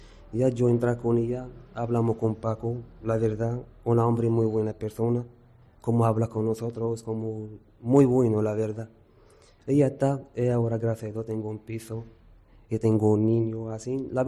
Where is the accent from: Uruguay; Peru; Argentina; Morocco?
Morocco; Spanish is a second language; now in Spain; tengo 25 años, soy marroquí. Vengo aquí a España, como toda la gente, para futuro bueno, para trabajar.